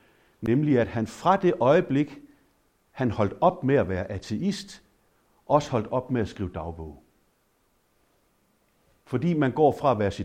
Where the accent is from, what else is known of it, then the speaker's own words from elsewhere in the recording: Aarhus, Central Denmark Region, Denmark; now in Thurø, Denmark; kommer oprindeligt fra Aarhus, hvor jeg også er kandidat fra i sin tid i 99. Født og opvokset i Aarhus. Mine forældre er begge fra Sydfyn